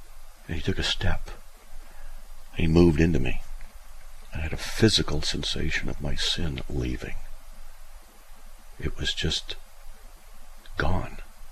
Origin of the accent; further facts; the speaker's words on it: California, United States; now in Idaho, United States; Where are you in California? Because I'm from California.